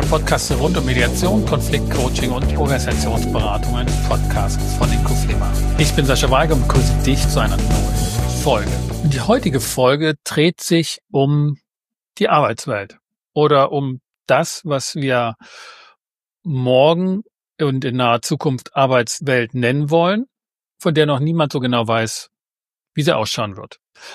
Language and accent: German; Leipzig, Saxony, Germany; Als Leipziger bin ich gerade kurz verwirrt